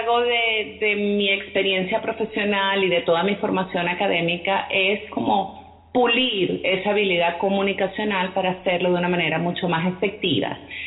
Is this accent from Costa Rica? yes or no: no; Venezuela; moved away as an adult; also born or lived in Mexico; now in Canada; ya yo nací en México y bueno, fui criada desde los 6 meses en Venezuela, hija de padres venezolanos, y hace ya casi 5 años me vine con mi esposo y mis hijas gemelas a Canadá. Hoy día, bueno, ya somos, ciudadanos canadienses también.